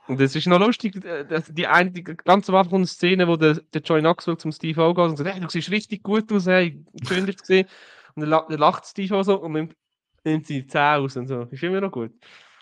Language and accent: German; Riniken, Aargau, Switzerland; Ich weiss noch, da hat es davor da bei uns in Rieniken eine Strasse, 80 Strecken, die ist mal lang gesperrt, weil sie saniert haben.